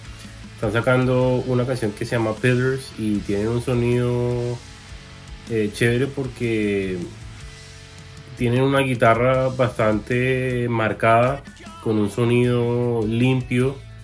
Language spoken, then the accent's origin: Spanish; Florida, United States; yo nací en la Florida y he vivido muchísimos años aquí